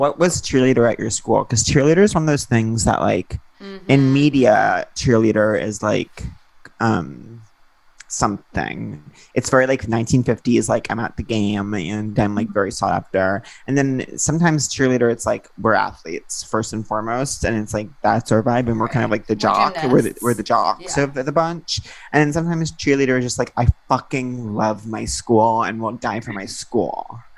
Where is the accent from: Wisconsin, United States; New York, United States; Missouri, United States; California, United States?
New York, United States; Long Island; because I grew up in Long Island